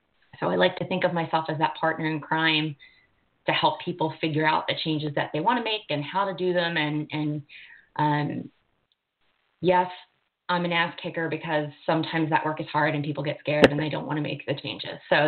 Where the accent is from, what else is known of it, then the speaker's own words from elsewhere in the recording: Philadelphia, Pennsylvania, United States; So I am based in Philadelphia. You mentioned that earlier as well. And I've born and raised in Philly, Philly girl at heart. So I've never really left.